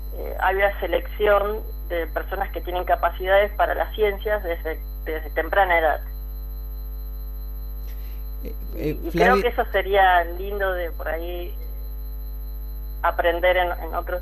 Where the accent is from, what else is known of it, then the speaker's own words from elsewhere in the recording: Argentina; no es la primera vez que tuve que salir de Argentina